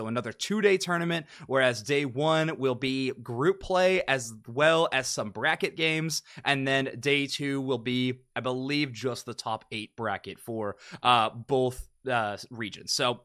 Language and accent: English; Canada; now in United States; I am Canadian, but I'm living in the States.